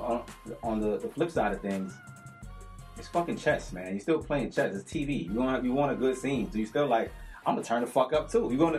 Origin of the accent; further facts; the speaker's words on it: Jamaica; In my mind, I'm saying, fuck out of here, but I'm Jamaican and very respectful, and I'm not going to disrespect somebody's mom.